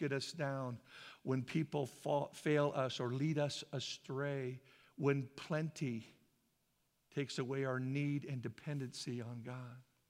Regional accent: Boise, Idaho, United States; accent: Idaho; And now I'm from Boise, Idaho. And she goes, yeah, you have an Idaho accent. I go, what? I have an accent too.

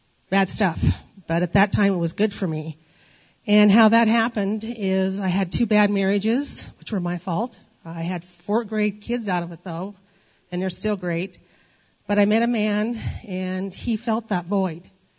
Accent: Palouse, United States; moved away; I was born and raised right here in the Palouse.

